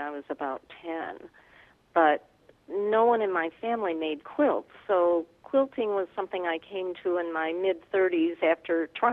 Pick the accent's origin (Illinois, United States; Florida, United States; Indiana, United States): Illinois, United States; Elgin; now in Paducah, United States; I moved to Paducah under the Artist Relocation Program in 2005. I am originally from Elgin, Illinois, Northern Illinois, Chicago area.